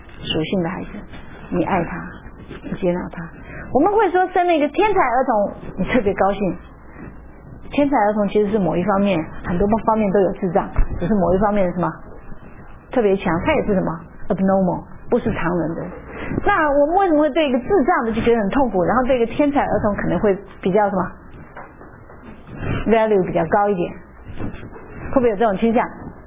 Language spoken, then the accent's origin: Chinese; China; 除了我们这些中国人嘛，我们中国人很喜欢听人家教导